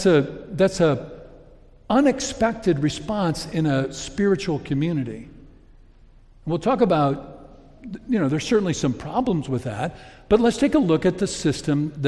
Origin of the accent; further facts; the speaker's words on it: Ireland; I'm an Irishman.